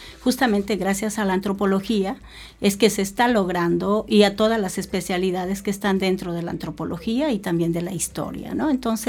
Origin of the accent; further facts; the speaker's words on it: Huaraz, Ancash, Peru; yo nací en la ciudad de Huaraz, en el departamento de Ancash, en el norte de Perú, en la sierra norte de Perú. Mi ciudad está a 3.050 metros sobre el nivel del mar, en la cordillera de los Andes.